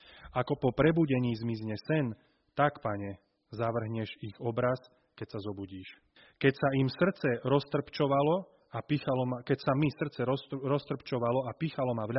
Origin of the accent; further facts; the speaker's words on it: Nitra, Nitra Region, Slovakia; Som z Nitry